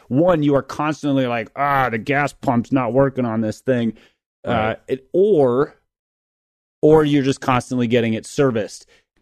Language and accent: English; Minnesota, United States; I grew up in Minnesota, but I grew up in the city, like inner city.